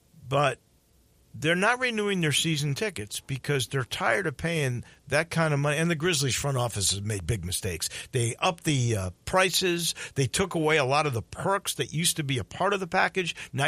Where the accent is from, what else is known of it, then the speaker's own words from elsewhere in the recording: Midwest, United States; Now, I grew up in Big Ten country.